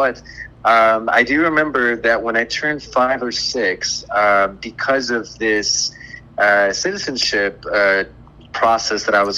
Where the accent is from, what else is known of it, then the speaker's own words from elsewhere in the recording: San Diego, California, United States; also born or lived in Tijuana; So I was born in Tijuana, Mexico, and I was in the Colonia Independencia, which is up on a hill in TJ. And I lived there for about 4 or 5 months before my parents and I immigrated to San Diego